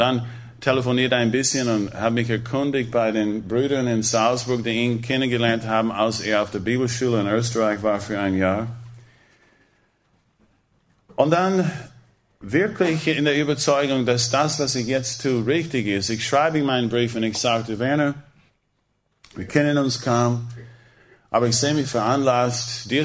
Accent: Trentino-Alto Adige, Italy; Ich bin Südtiroler, ich möchte hier etwas unter Südtirolern tun.

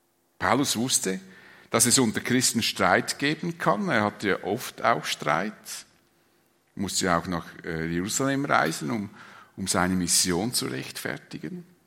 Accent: Switzerland; Das widerstrebt uns ja zutiefst als Schweizer, wie wir erzogen sind.

